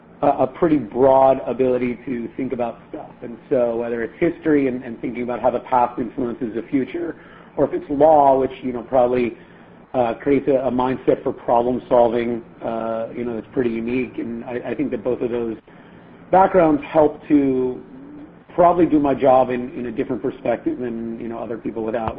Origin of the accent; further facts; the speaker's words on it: Scarsdale, New York, United States; So I grew up outside of New York in Westchester, a town called Scarsdale. I was born in the city and lived out there for 18 years.